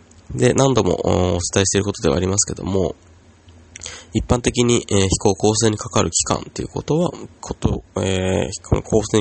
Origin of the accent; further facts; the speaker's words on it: Yamanashi, Japan; 地元の山梨の教育委員会で、100人以上の先生の前で講演するっていうのが一つの大きな、夢でして